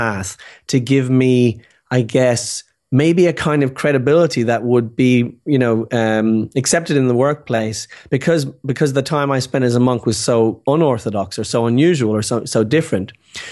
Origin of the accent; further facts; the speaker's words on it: Dublin, Leinster, Ireland; I grew up in Dublin in Ireland.